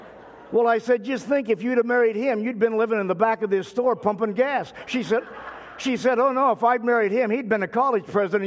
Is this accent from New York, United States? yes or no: no; Hood River, Oregon, United States; I've got kids that I grew up with in Hood River.